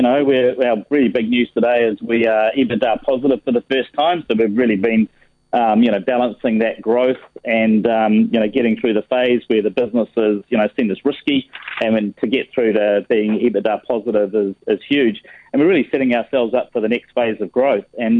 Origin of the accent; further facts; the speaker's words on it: New Zealand; And we're proud New Zealanders. We've done a lot for New Zealand. We are proudly from New Zealand all over the world.